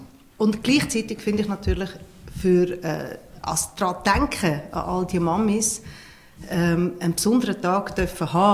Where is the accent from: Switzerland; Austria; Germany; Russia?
Switzerland; Obwalden; now in Lucerne, Switzerland; Ich bin ursprünglich in Obwalden aufgewachsen und wohne seit ewig in der Stadt Luzern und bewege mich da in verschiedenen Kreisen.